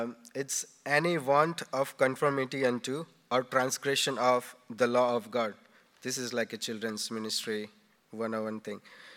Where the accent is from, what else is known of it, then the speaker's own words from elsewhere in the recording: India; I grew up back in India